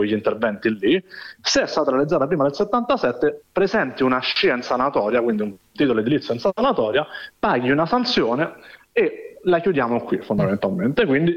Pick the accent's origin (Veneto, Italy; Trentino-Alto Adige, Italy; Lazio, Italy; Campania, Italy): Lazio, Italy; Rome; stavo camminando nei pressi del Colosseo, sono di Roma